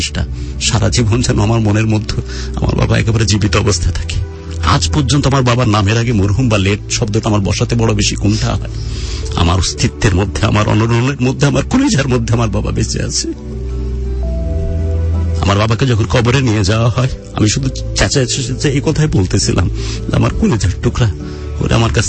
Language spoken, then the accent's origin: Bangla; Rajshahi, Rajshahi Division, Bangladesh; রাজশাহীতে আমার বেড়ে ওঠা, যেখানকার সবচেয়ে ভালো একটি স্কুল গভর্নমেন্ট ল্যাবরেটরি